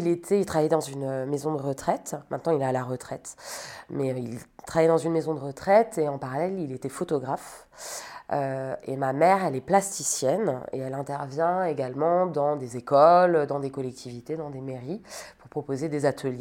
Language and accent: French; Centre-Val de Loire, France; Je viens de Sologne. J'ai grandi dans une grande maison au milieu de la forêt avec mes parents et ma sœur. Donc une enfance pleine de nature, toujours à l'extérieur.